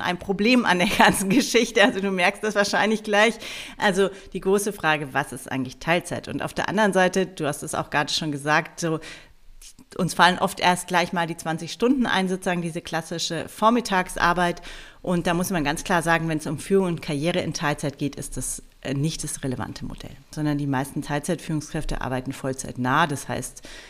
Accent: Munich, Bavaria, Germany; ich komme aus München

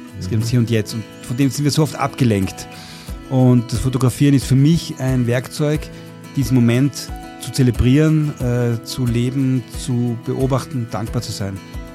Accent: Vienna, Austria; now in Southern Burgenland, Austria; Ich komme aus Wien, wohne aber schon seit 17 Jahren im Südburgenland

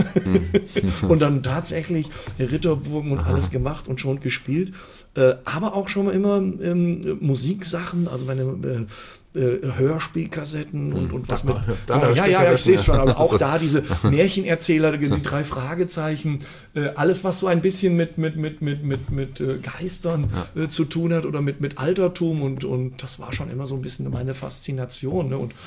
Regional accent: Fulda, Hesse, Germany; Fulda. Ja, der Entschluss kam dann, weil meine Frau ist auch ein Fulderer Mädchen, ist hier verwurzelt, familiär und meine Mutter lebt hier noch in Fulda.

